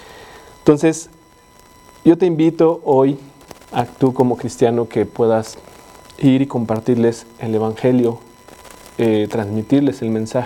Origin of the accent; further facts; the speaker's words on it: Mexico; nosotros tenemos una nacionalidad como mexicanos